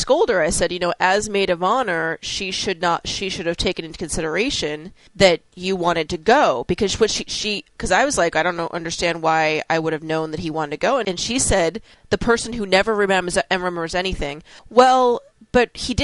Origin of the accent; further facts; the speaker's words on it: Seattle, Washington, United States; So what happens is I grew up in Seattle, but my dad used to take me down to California all the time and drop me off at Disneyland by myself.